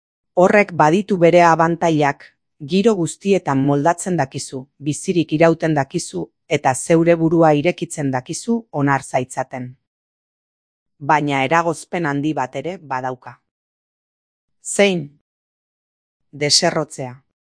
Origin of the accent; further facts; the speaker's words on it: Andorra; Nire haurtzaroko Andorra ura kontrabandoari esker bizi zen eta nire aita arduratzen zen kontrabandoa erreprimitzeaz.